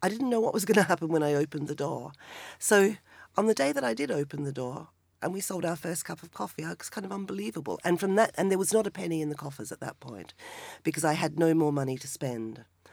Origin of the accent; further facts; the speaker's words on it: Australia; I'm Australian as well